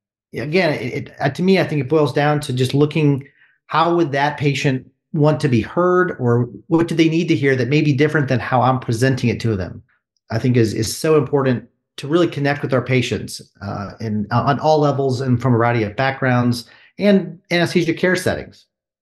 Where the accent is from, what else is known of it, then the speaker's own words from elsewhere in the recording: Indiana, United States; And I said, I grew up in Indiana. I'd never had a problem with that.